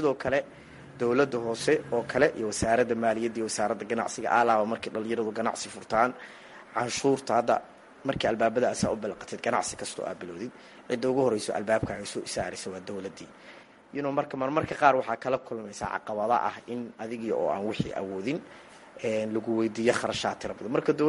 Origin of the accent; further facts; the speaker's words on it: Galkayo, Mudug, Somalia; anugu Gaalkacyo ayaan ku dhashay, intaasaan kol ekaada waan ku koray